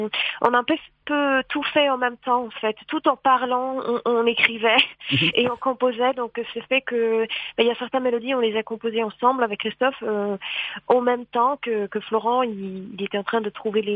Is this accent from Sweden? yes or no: yes; Sweden; French is a second language; de notre enfance dans le petit village où j'ai grandi, en Suède.